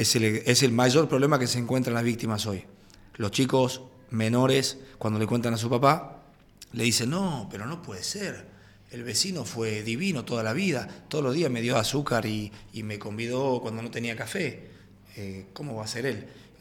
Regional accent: Argentina; Como sociedad, como argentino, nosotros en la primera consigna que damos en el afiche es evitar de dar el beso a los chicos cuando llegan al club.

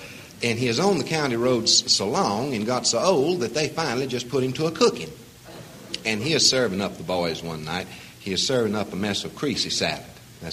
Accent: North Carolina, United States; I want to say just a few words about North Carolina, my home state, possibly the finest state in this entire union.

